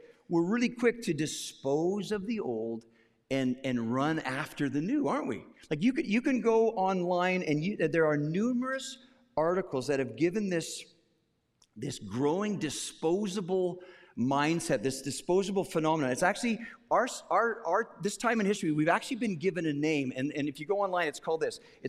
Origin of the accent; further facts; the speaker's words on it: Western Canada, Canada; I grew up in Western Canada.